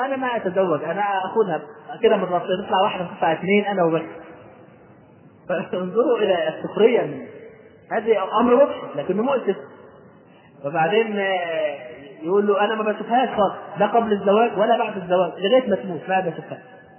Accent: Egypt; فاضطررت إلى أن أسافر من القاهرة إلى قريتي في شمال مصر

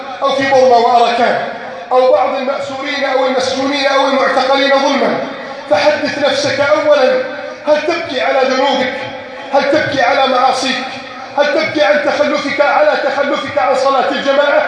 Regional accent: Egypt; اللهم اجمع شمل المسلمين في بلدي مصر،

